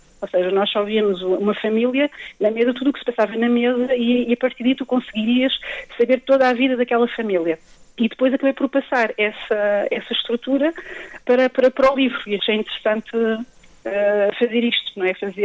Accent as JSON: {"language": "Portuguese", "country": "Portugal", "said": "hoje já digo sem problema nenhum, sou portuguesa de origem cabo-verdiana"}